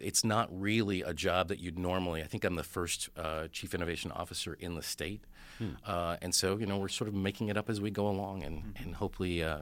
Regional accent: Tennessee, United States; I think for me, you know, growing up in Tennessee, which is a wonderful place

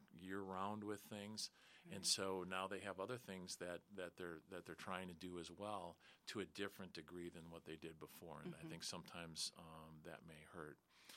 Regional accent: Racine, Wisconsin, United States; I was born and raised in Racine, and I am also a graduate of Racine Unified School District.

